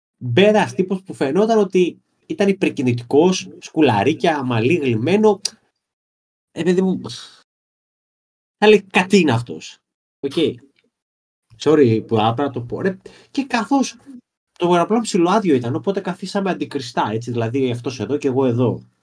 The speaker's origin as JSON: {"language": "Greek", "town": "Mytilene", "region": "North Aegean", "country": "Greece", "said": "μου λέει, από πού είσαι, από Μυτιλήνη, ξέρω εγώ, το ένα τ' άλλο."}